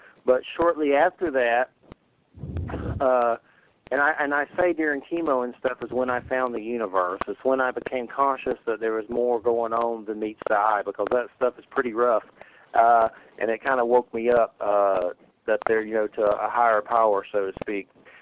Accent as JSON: {"language": "English", "region": "the South", "country": "United States", "tie": "born or raised there", "said": "And I was raised in the South"}